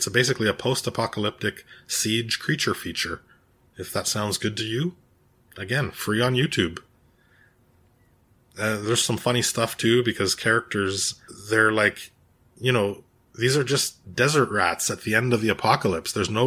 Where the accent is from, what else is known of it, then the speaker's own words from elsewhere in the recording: Quebec, Canada; I grew up in Quebec and watching French and Italian movies from a very young age. Yeah, we spoke mostly English in my house, but one of my grandmothers is Italian, one is French.